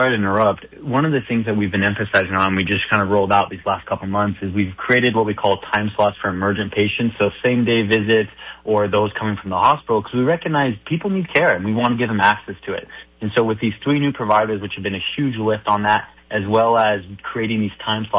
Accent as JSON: {"language": "English", "region": "New York", "country": "United States", "also_born_or_lived": "Tucson, Arizona", "said": "So originally I'm from New York, just outside of Manhattan. But you know, it's funny. The last few years, I actually was living down in Tucson, Arizona."}